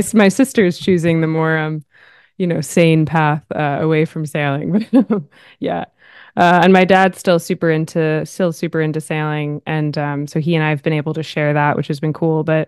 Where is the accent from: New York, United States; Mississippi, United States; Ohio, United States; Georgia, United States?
New York, United States; I'm from New York State, so the Hudson Valley area. So it's a little bit north of New York City, on the Hudson River. So that's where I started sailing, was on the little river there.